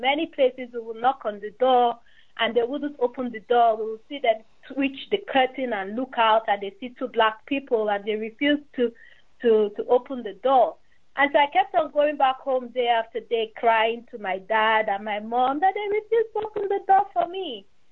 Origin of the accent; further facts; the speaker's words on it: Nigeria; English is a second language; I'm a Nigerian. I'm a Nigerian immigrant. I'm from Nigeria.